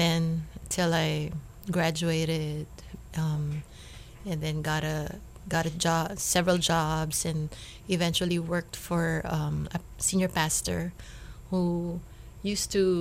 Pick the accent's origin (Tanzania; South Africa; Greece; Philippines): Philippines; English is a second language; moved away as an adult; now in Hawaii, United States; Well, basically all my relatives and family are in the Philippines. So I miss my family. Also my friends in church. I grew up in a Victory Christian Fellowship since I was a college, first year college, until I moved to Hawaii.